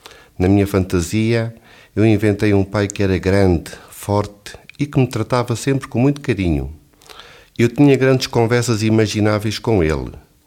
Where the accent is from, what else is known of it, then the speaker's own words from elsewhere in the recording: Lisbon, Portugal; moved away as an adult; now in Solothurn, Switzerland; venho de Portugal. Tenho 31 anos e vivo há 10 anos em Solothurn. Não sou casado, mas tenho um filho de 2 anos de idade. Cresci em Lisboa com 2 irmãs e 2 irmãos.